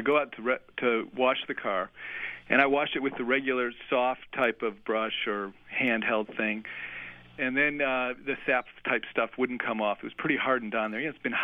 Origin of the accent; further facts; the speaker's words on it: Charlotte, North Carolina, United States; I'm from Charlotte, North Carolina.